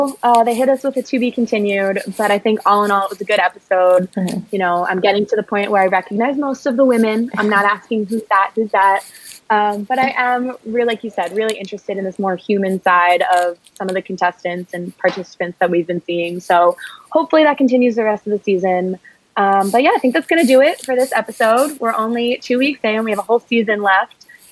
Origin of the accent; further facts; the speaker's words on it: Northeast, United States; Like, maybe I've heard it in passing, but I'm from the Northeast and like, I've never heard anyone use that seriously.